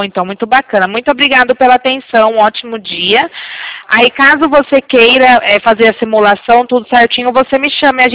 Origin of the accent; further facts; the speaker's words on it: Rio Claro, São Paulo, Brazil; Eu sou de Rio Claro.